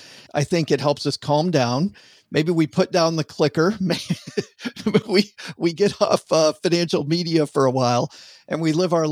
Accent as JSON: {"language": "English", "region": "Michigan", "country": "United States", "said": "I'm from Michigan, worked in Detroit for a long time."}